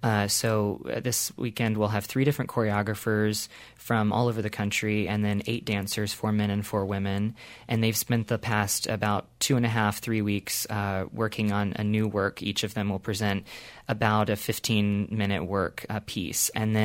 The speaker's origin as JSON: {"language": "English", "town": "Asheville", "region": "North Carolina", "country": "United States", "said": "I would actually say I was from Charlotte because not a lot of people even knew where Asheville was."}